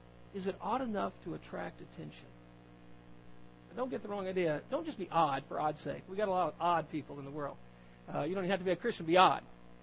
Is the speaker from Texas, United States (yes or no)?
yes; Texas, United States; accent: Texan; I was born in Texas, lived a lot of places, but Texas is my home.